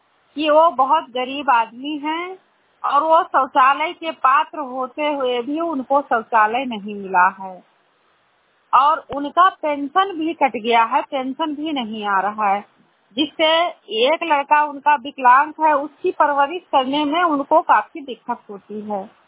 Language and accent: Hindi; Visheshwarganj, Uttar Pradesh, India; मैं ब्लॉक विशेषरगंज से हूँ।